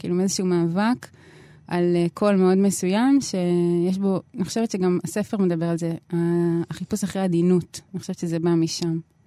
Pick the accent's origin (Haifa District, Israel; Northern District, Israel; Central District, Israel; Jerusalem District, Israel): Northern District, Israel; Lohamei HaGeta'ot; born there; במקור אני נולדתי בקיבוץ לוחמי הגטאות.